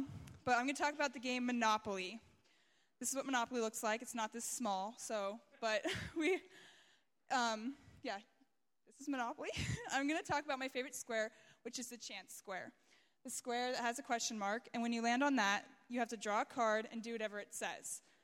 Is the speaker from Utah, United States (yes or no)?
no; Johnstown, Pennsylvania, United States; I'm from Johnstown, Pennsylvania.